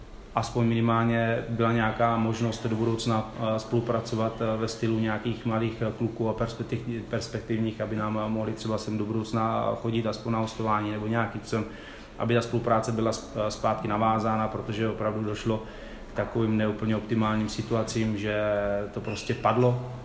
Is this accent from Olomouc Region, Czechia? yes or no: no; Znojmo, South Moravian Region, Czechia; jsem samozřejmě rodilej Znojmák, odchovarec, odešel jsem ze Znojma, rád bych se sem vždycky vrátil, vrátil jsem se sem jednou.